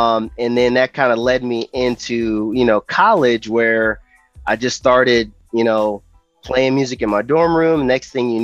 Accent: Cleveland, Ohio, United States; I'm originally from Cleveland, but I live out in Tintagony area.

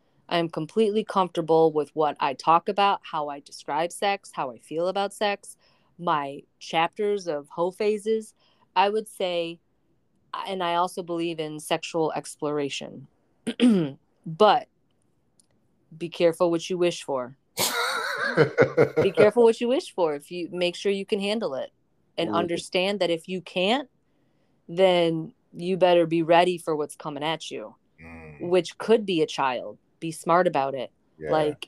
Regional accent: Michigan, United States; it started when I was living in Michigan, which is my home state.

